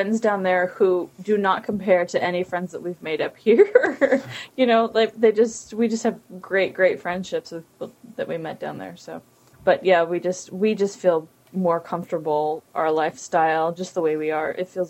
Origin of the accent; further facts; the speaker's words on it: Kalispell, Montana, United States; And then also we're both from Montana. So, one of the things that we try to include every week, but sometimes there's just not enough good stuff, is the crime blotter from the newspaper in Kalispell, Montana, where we grew up.